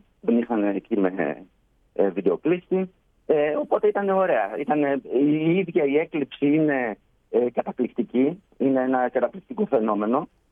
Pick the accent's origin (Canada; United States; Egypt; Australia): Canada; Winnipeg, Manitoba; Και όταν ακούγανε Καναδά, ας πούμε, ή κατά το Γούνιπεκ και τη Μανιτόπα, δεν ξέρουν τίποτα.